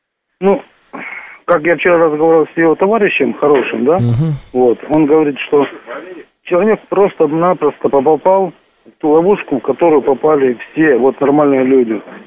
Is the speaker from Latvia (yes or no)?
no; Ukraine; Я как раз с Украины. Но я, правда, не из Донецкой области.